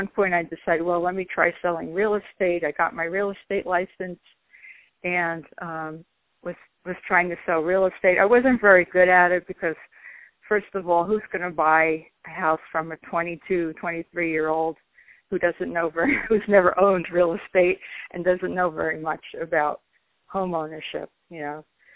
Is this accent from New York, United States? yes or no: no; New Jersey, United States; I grew up in New Jersey in a pretty blue-collar town.